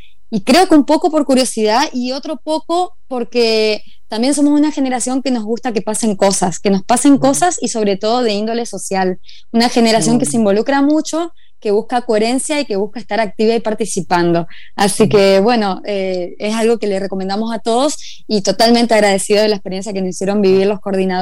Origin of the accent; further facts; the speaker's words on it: Corrientes, Argentina; Yo soy de Corrientes Capital, vengo de la rama de la cultura y del arte